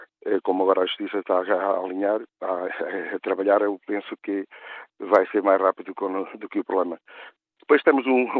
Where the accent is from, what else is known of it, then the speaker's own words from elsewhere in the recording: North, Portugal; eu sou do Norte, mas tenho muitos amigos no Alentejo.